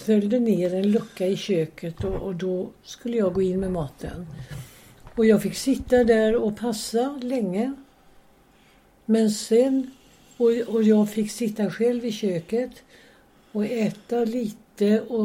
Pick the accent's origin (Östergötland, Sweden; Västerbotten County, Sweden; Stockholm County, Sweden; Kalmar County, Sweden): Kalmar County, Sweden; Öland; För vi hade så underbara jular hemma på Öland.